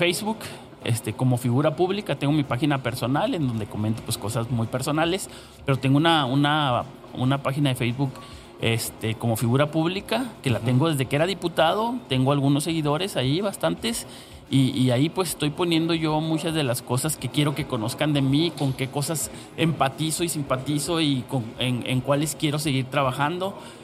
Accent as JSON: {"language": "Spanish", "town": "Ciudad Juárez", "region": "Chihuahua", "country": "Mexico", "tie": "born or raised there", "said": "soy de Juárez, nací, crecí y me desarrollé aquí en Juárez"}